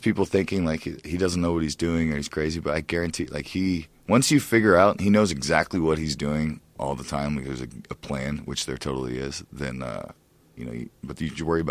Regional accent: Ohio, United States; I'm from Ohio, everybody was smoking back in the day, and I started when I was a kid.

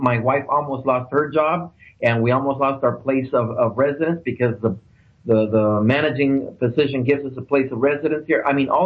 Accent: Los Angeles, California, United States; I'm from Los Angeles, and normally that I would have never felt for that in Los Angeles.

